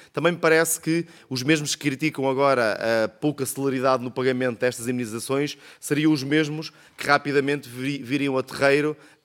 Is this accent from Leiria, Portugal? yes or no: yes; Pombal, Leiria, Portugal; peguei no carro e fui para a minha terra, para Pombal